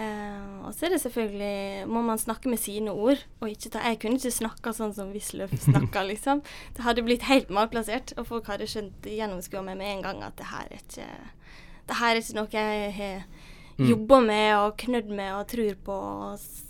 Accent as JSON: {"language": "Norwegian", "region": "Møre og Romsdal", "country": "Norway", "said": "Jeg har vært hjemme på Sunnmøre i påska."}